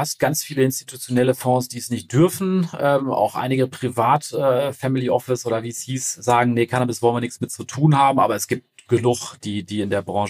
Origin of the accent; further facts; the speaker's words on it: Paderborn, North Rhine-Westphalia, Germany; wir kommen aus Paderborn, also wir sind jetzt nicht so die Region, wo irgendwas richtig losgeht.